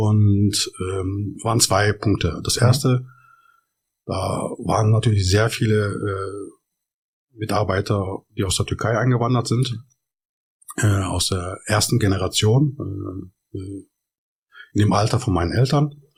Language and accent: German; North Rhine-Westphalia, Germany; born there; ich bin im Ruhrgebiet geboren. Meine Eltern sind eingewandert aus der Türkei, wurden früher liebevoll Gastarbeiter genannt. Das heißt, ich bin Arbeiterkind